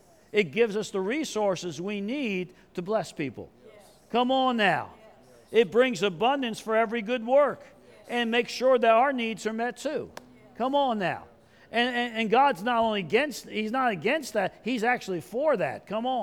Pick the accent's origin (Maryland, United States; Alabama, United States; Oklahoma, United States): Oklahoma, United States; You know, that's my home state.